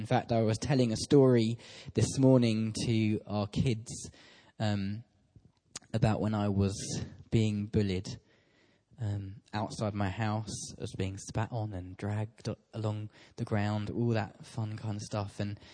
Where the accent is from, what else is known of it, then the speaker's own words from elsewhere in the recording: Tunbridge, South East England, United Kingdom; I grew up in Tunbridge